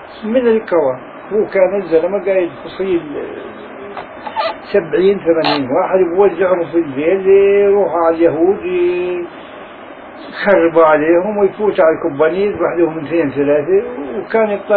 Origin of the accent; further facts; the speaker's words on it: Attil, Tulkarm Governorate, Palestine; والله قريتنا اللي كان فيها كان قائد ثورة اسمه عبد الله الأسعد من نفس البلد.